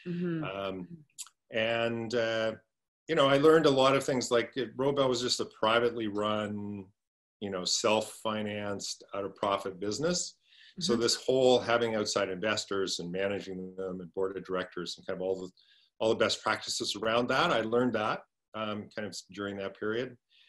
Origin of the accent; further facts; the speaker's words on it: Edmonton, Alberta, Canada; So I grew up in Edmonton, and when I was in junior high